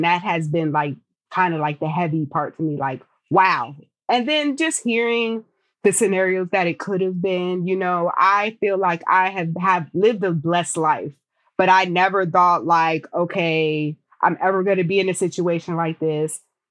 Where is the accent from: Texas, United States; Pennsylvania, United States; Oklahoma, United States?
Texas, United States; Abilene; born there; also born or lived in New Jersey / New York; now in Maryland, United States; So I'm an Air Force brat. My family lived in New Jersey, New York. I was born in Abilene, Texas.